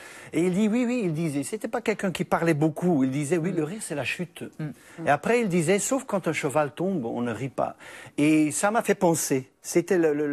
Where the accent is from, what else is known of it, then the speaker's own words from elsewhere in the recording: Belgium; je suis belge, il me faut des dessins. Je suis de la pays de la bande dessinée.